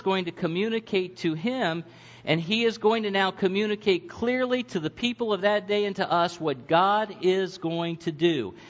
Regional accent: Ohio, United States; Now, I was a guy from Ohio in an Amish-type area.

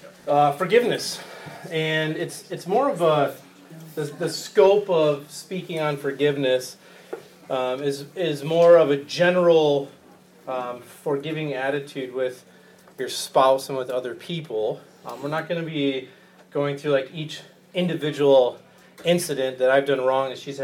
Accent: Grand Rapids, Michigan, United States; She grew up in Ann Arbor. I grew up in the Grand Rapids area.

